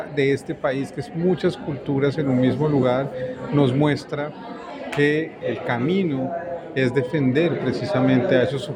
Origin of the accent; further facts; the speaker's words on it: Colombia; Nosotros como colombianos vivimos en el país más biodiverso del mundo, o el segundo país más biodiverso del mundo